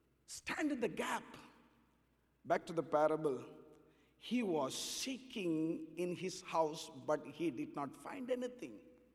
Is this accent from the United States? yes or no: no; India; English is a second language; Because, I came from India while I was praying for this day.